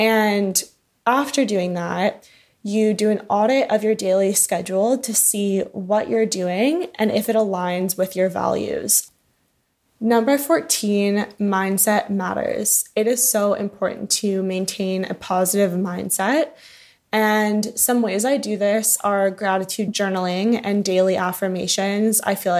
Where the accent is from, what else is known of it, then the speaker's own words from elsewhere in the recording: Connecticut, United States; I think that growing up in Connecticut, they place strong priority on seeking out internships, mentors, shadowings, and I really did take advantage of that.